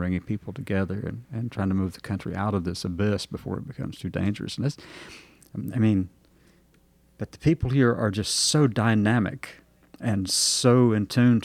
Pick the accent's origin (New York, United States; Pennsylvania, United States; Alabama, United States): Alabama, United States; I'm from Alabama.